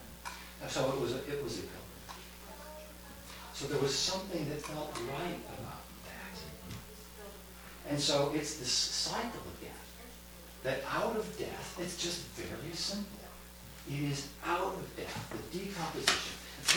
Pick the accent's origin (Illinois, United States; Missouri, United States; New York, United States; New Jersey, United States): Illinois, United States; Chicago; drive those ashes from Florida to Chicago, which is my hometown